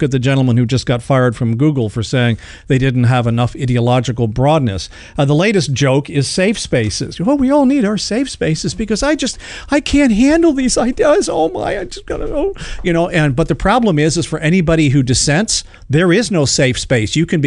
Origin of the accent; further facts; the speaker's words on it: Illinois, United States; And he was from Chicago, and I'm from Illinois.